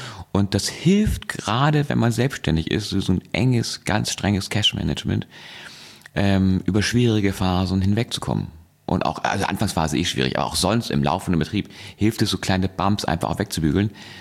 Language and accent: German; Hamburg, Germany; ich komme aus Hamburg